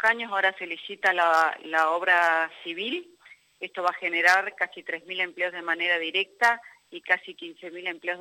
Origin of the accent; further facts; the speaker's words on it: Salta, Argentina; Yo soy de Salta